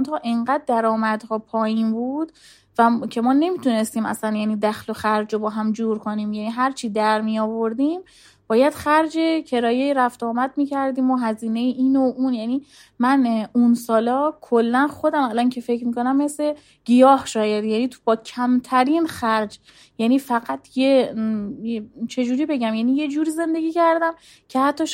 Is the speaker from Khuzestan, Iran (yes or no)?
no; Zahedan, Sistan and Baluchestan, Iran; من یا تهران بودم یا شهر خودمون بودم، زاهدان بودم یا تبریز بودم